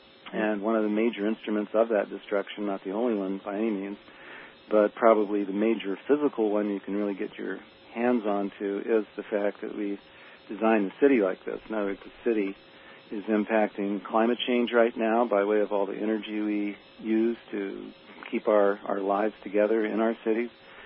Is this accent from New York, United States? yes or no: no; Santa Fe, New Mexico, United States; My father was an architect. I grew up in Santa Fe, New Mexico, beautiful country, and right across the valley from me was Los Alamos, New Mexico